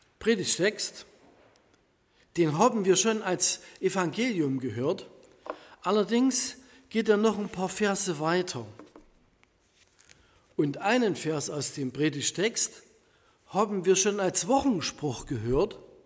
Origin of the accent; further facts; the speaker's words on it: Aue, Saxony, Germany; ich komme aus Aue.